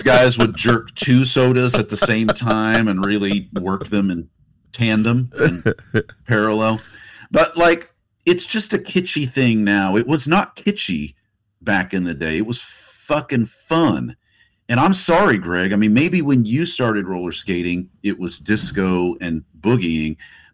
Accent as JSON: {"language": "English", "town": "Plano", "region": "Texas", "country": "United States", "tie": "born or raised there", "said": "where I grew up in Plano, Texas."}